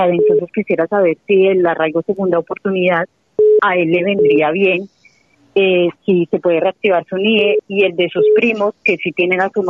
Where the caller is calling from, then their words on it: Carabanchel, Community of Madrid, Spain; llamo de Carabanchel.